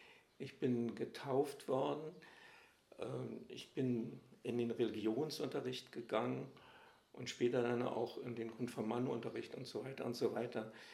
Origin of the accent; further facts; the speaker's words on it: Berlin, Germany; Ich bin geboren 1949 in Ost-Berlin. Damit sind gleich zwei wichtige Koordinaten meines Lebens vorgegeben, nämlich einmal, dass ich zum ersten Jahrgang der DDR gehöre